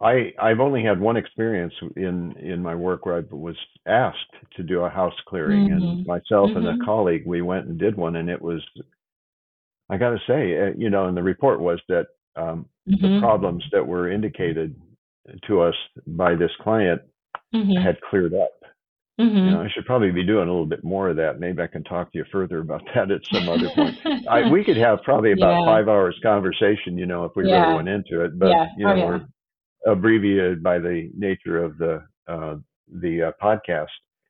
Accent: Cedar Rapids, Iowa, United States; Iowa. I grew up in Iowa.

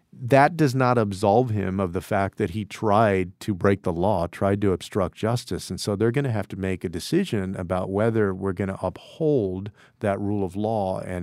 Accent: Texas, United States; and even the 38 electoral votes of my home state of Texas.

